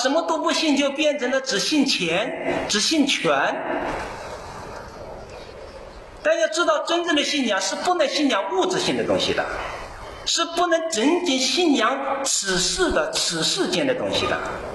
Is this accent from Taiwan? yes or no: no; China; 我们中国人自己也说自己没有信仰嘛